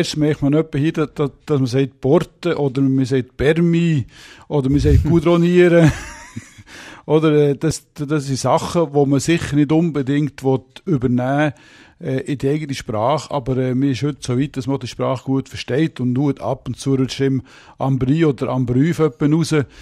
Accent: Bern, Switzerland; Ja, das Wallis war als Berner immer der nächste Ferienort.

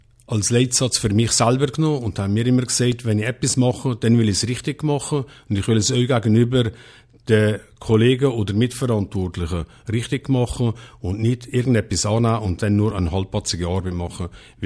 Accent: Geimen, Valais, Switzerland; das stimmt auch für mich. Ich bin richtiger Oderscher und bin stolz, ein Oderscher zu sein. Ich bin im Oderscher Berg mehrheitlich aufgewachsen, das heisst in Geimen.

